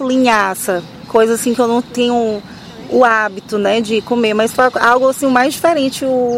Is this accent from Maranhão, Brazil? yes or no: yes; São Luís, Maranhão, Brazil; eu sou de São Luís do Maranhão, da Universidade Estadual do Maranhão, UEMA.